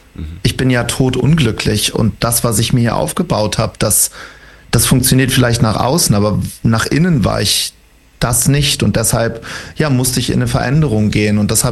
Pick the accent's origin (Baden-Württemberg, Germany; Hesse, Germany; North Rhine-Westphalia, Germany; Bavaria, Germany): North Rhine-Westphalia, Germany; Wuppertal; habe irgendwann gedacht, ich muss raus aus Wuppertal. Ich komme mitten aus NRW und irgendwie habe ich nirgendwo dazugehört